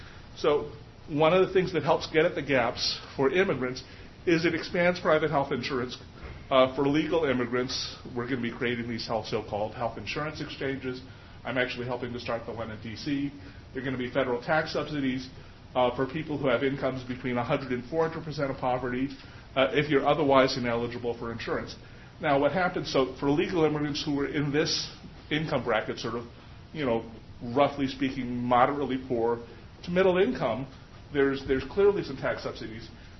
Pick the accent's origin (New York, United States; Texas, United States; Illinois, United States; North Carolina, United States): Texas, United States; for example, in my home state of Texas, eligibility, if you're a childless adult, you're just not eligible.